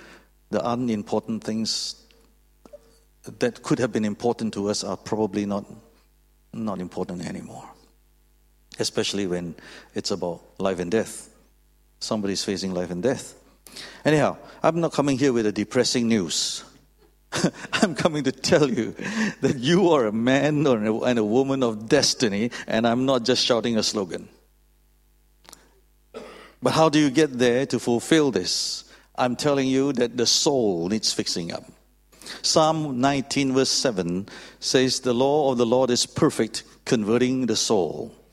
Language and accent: English; Malaysia; now in Australia; Did you know that I'm actually from Malaysia? Okay, just in case you don't know, but I live in Australia. My family lives in Australia.